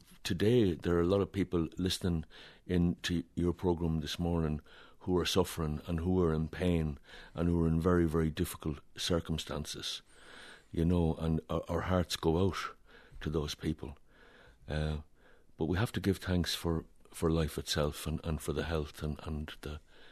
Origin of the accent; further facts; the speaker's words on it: Ireland; I suppose just everything about me is Irish, and I feel I love the landscape, I love the mountains, I love the people, I love the music, I love the football in Ir